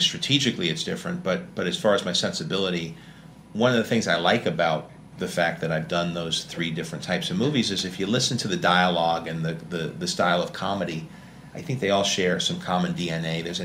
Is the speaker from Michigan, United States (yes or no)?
no; New York, United States; I'm from New York